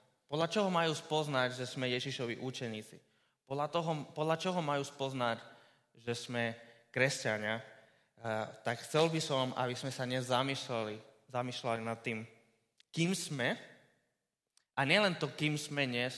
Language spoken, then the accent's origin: Slovak; Žilina, Žilina Region, Slovakia; že som zo Žiliny